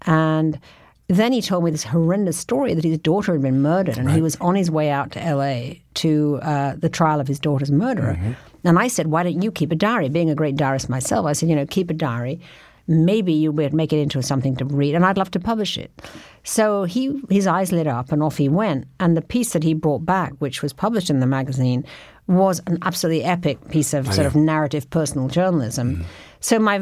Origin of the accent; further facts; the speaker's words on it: London, United Kingdom; Plus, I was from London, and so it was all new to me.